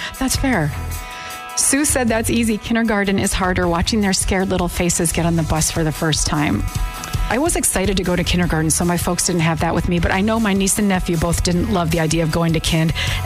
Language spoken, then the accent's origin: English; Michigan, United States; now in Pennsylvania, United States; I'm moving to Pennsylvania. I'm moving from Michigan to Pennsylvania, where I know not a soul.